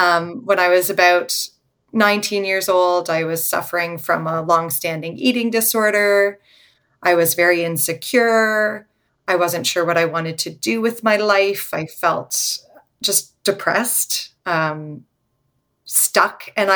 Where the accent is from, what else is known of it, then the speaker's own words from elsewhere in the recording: Toronto, Ontario, Canada; I grew up in Toronto, in Canada, and I was born in the 80s. So. I'm a very reformed Jew.